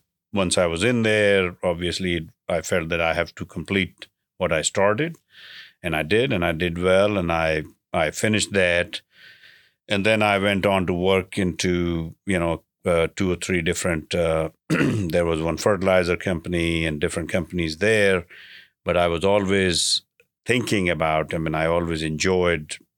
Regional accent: India; So I grew up in a upper middle class family in India. And when I was growing up in India back in the early 80s

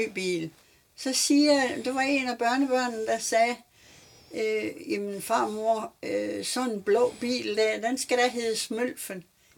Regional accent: Randers, Central Denmark Region, Denmark; Oprindeligt kommer jeg fra Randers.

